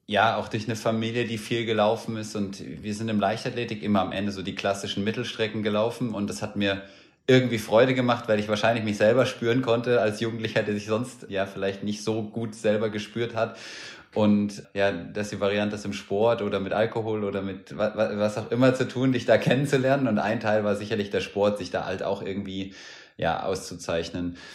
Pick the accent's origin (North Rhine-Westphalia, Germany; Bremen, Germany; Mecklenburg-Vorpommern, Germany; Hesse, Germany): Hesse, Germany; Ich bin ja in Hessen aufgewachsen